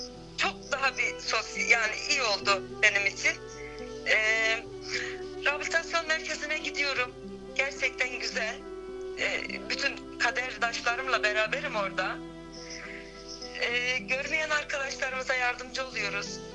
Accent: Ceyhan, Adana, Turkey; now in Osmaniye, Turkey; Adana Ceyhan'dan Osmaniye'ye taşındık. Yaklaşık 6 yıl oluyor biz buraya taşınalı.

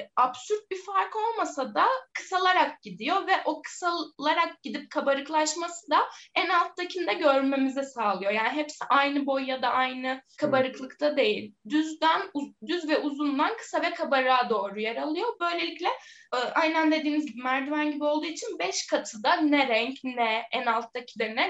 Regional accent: Muğla, Turkey; Ben Muğla'lıyım zaten.

